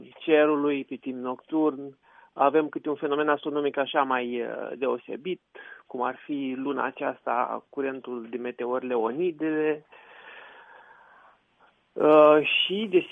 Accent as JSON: {"language": "Romanian", "town": "Galați", "region": "Galați County", "country": "Romania", "tie": "born or raised there", "said": "că de fapt eu sunt gălățean, acolo m-am format."}